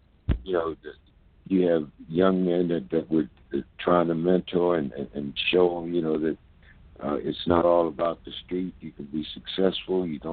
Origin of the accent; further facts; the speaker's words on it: Ohio, United States; since I'm from Northeastern Ohio, I just call it the Cincinnati syndrome.